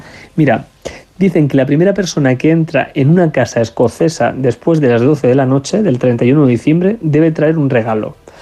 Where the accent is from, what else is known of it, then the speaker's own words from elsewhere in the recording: Spain; Y así somos los españoles.